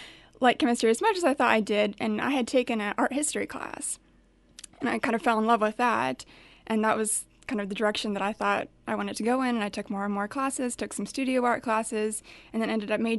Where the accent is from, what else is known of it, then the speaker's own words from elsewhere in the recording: Glendora, California, United States; Well, I grew up in Glendora, California, which is near Los Angeles.